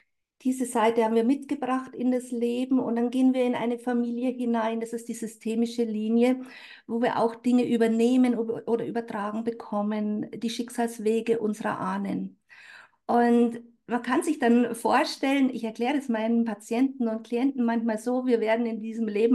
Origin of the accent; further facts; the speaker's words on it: Bad Aibling, Bavaria, Germany; Ich bin aufgewachsen in Bad Aibling bei Rosenheim im schönen Oberbayern